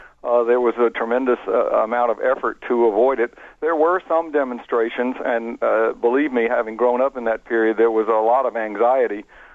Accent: Atlanta, Georgia, United States; you know, my mother's from Birmingham, and I grew up in Atlanta, so I was well aware of the competition between the two cities

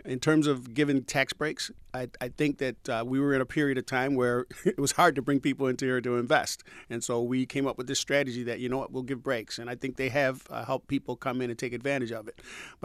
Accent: the South, United States; When I grew up in the South. My family's from Atlanta

